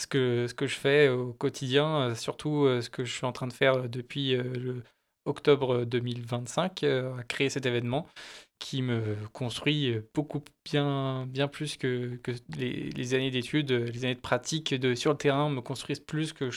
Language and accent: French; Pont-de-Beauvoisin, Auvergne-Rhône-Alpes, France; now in Bilieu, France; moi, j'étais de base, j'étais du Pont de Beauvoisin, donc à 30 minutes de Voiron.